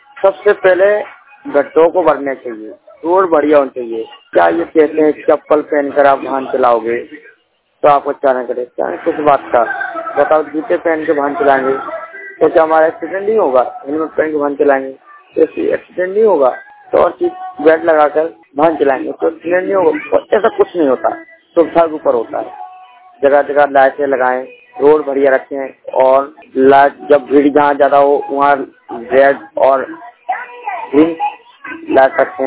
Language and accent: Hindi; Etawah, Uttar Pradesh, India; मैं यूपी इटावा से बिलोंग करता हूँ।